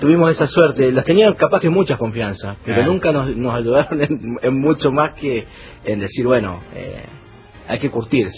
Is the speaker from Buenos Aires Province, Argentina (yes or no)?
no; Mendoza, Argentina; born or raised there